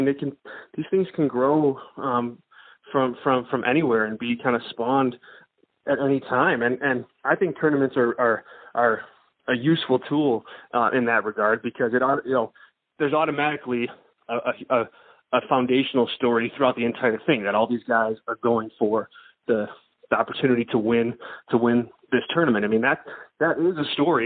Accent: Chicago, Illinois, United States; The first one, you know, I'm from Chicago, was in the building that day.

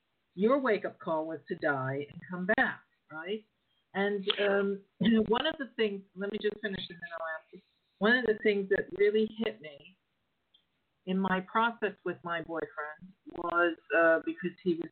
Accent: Pittsburgh, Pennsylvania, United States; now in California, United States; I'm from Pittsburgh, you know, we're from Pittsburgh.

